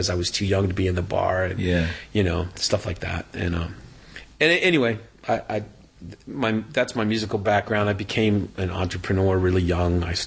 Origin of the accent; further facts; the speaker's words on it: California, United States; I'm 62. I grew up in the Bay Area.